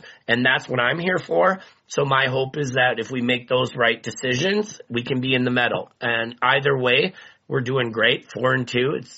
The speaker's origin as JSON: {"language": "English", "region": "Minnesota", "country": "United States", "said": "We're from Minnesota. We all have seen what's happened, and we needed to say what we thought."}